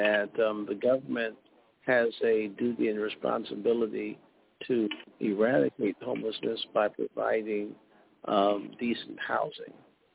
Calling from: Oakland, California, United States; Calling from Oakland.

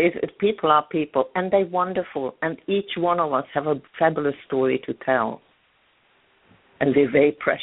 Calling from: Sydney, New South Wales, Australia; I'm calling in from Australia, would you believe, Sydney?

